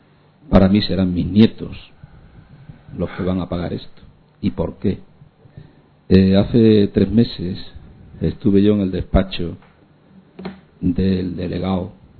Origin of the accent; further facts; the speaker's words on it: Mérida, Extremadura, Spain; es de mi pueblo y mi ciudad, que es Mérida.